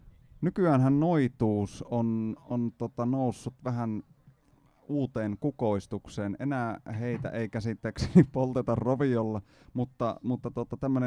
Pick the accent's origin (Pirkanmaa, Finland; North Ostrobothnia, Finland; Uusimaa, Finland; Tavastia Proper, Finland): North Ostrobothnia, Finland; Pyhäjoki; Meillä Pyhäjoella nuoruudessa kiroilusta puhuttiin noitumisena.